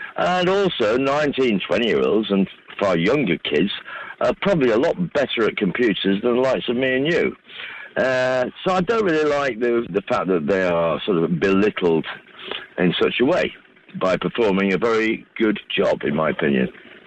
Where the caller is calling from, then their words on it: Buena Vista, Andalusia, Spain; Good morning, Giles. … in Buena Vista.